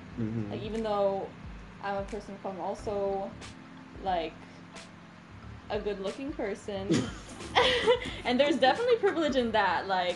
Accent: Philippines; I'm Filipino as fuck.

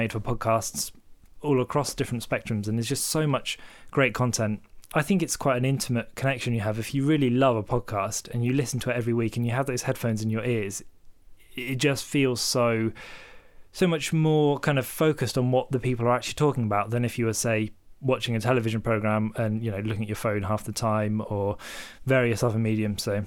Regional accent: Hythe, South East England, United Kingdom; born there; Yeah, so I would normally tell people I was born in Southampton because not a lot of people know where Hythe is, but I was actually born in Hythe, which is, of course, just across the water from Southampton.

